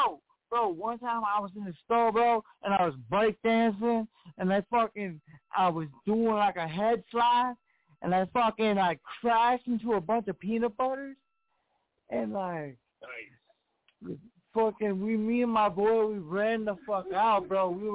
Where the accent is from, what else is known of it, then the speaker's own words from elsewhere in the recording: Forest Lake, Minnesota, United States; Man, I'm from Forest Lake, Minnesota.